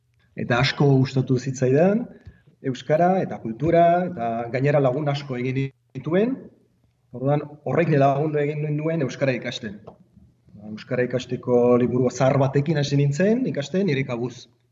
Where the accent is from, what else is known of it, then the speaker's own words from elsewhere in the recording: Czechia; first language Czech; Basque is a second language; Eta nire, bueno, euskara ez da nire ama hizkuntza, nire ama hizkuntza txikiera da, baina euskara asko gustatzen zait.